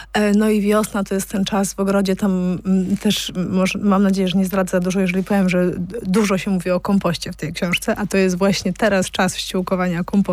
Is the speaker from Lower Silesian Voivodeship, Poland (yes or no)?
no; Kraków, Lesser Poland, Poland; born there; Ja urodziłam się w Krakowie